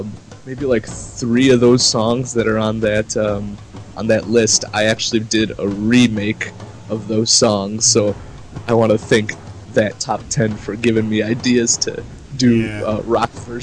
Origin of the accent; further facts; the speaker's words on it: Chicago, Illinois, United States; born there; But I'm not from Poland. I wasn't born there. I was born here in Chicago.